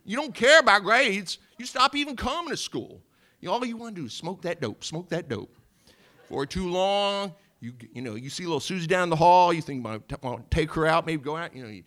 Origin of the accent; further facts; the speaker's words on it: South Carolina, United States; I grew up in South Carolina, and I graduated from high school in 1976.